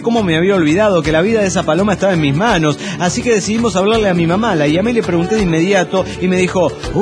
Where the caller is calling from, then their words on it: Mérida, Yucatán, Mexico; de Mérida, Yucatán.